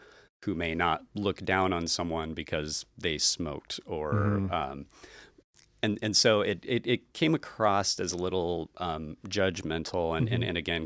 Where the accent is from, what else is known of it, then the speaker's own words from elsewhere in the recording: Idaho, United States; Well, I'm originally from Southern Idaho.